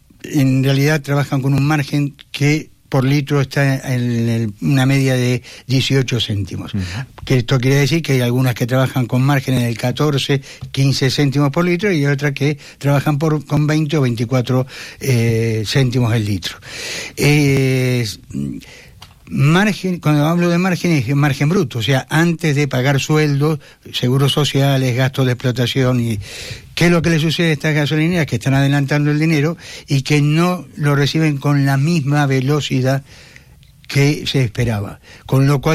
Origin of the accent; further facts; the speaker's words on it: Argentina; moved away; Yo soy argentino y te puedo asegurar eso